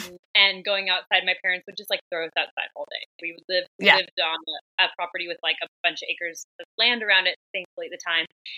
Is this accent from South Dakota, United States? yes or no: no; San Diego, California, United States; I grew up watching people in San Diego, like Joel Tudor